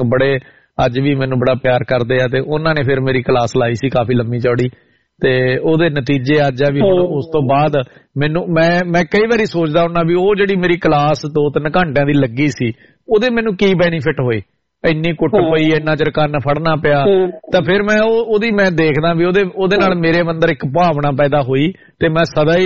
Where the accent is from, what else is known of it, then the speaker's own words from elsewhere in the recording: Desu Malkana, Haryana, India; ਮੇਰਾ ਪਿੰਡ ਇੱਕ ਹਰਿਆਣਾ ਪੰਜਾਬ ਦੇ ਕੰਢੇ ਦੇ ਉੱਤੇ ਵਸਿਆ ਪਿੰਡ ਆ ਜੀ, ਦੇਸੂ ਮਲਕਾਣਾ ਉਹਦਾ ਨਾਂ, ਛੋਟਾ ਜਿਹਾ ਪਿੰਡ ਆ ਤੇ ਐਡਾ ਛੋਟਾ ਵੀ ਨਹੀਂ, 3-4 ਹਜ਼ਾਰ ਦੀ ਆਬਾਦੀ ਹੈਗੀ ਆ